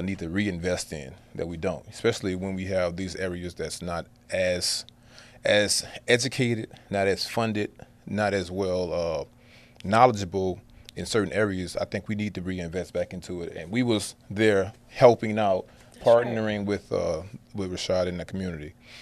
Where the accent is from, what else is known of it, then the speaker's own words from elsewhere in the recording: Louisiana, United States; now in Houston, United States; I'm going to say this because I'm from Louisiana.